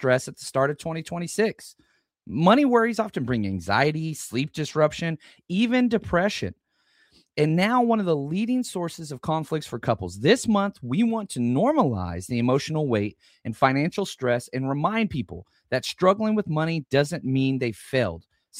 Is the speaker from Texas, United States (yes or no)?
yes; Texas, United States; I grew up in Texas, mind you.